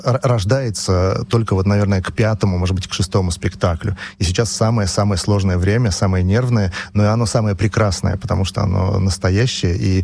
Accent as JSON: {"language": "Russian", "region": "Saint Petersburg", "country": "Russia", "said": "Я из Петербурга, и там совершенно другой зритель"}